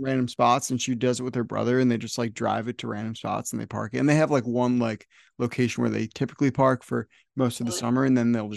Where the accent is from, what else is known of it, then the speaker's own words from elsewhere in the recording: New Jersey, United States; I'm from New Jersey and I go down to Wildwood, New Jersey, which is a beach that's closer to Philly.